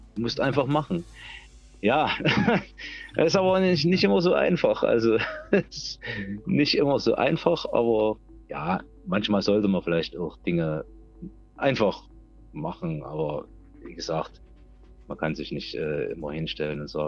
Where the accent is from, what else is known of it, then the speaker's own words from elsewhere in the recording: Leipzig, Saxony, Germany; Ich komme aus Leipzig.